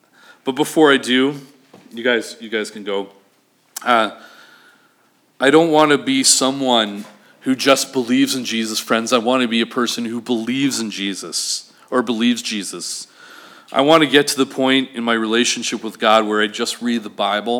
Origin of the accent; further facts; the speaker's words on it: Three Hills, Alberta, Canada; Growing up in Three Hills, going to Prairie, homeschooled, we grew up around Jesus all the time.